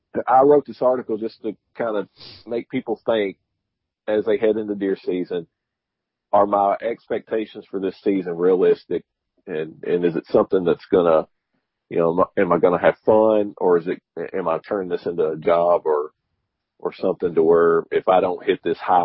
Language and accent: English; Kentucky, United States